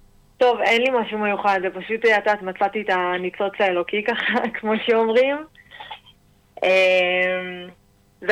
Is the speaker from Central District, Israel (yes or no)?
yes; Netanya, Central District, Israel; לא, אני לא מהצפון. Mm-hmm. אני מנתניה, פה מהשרון.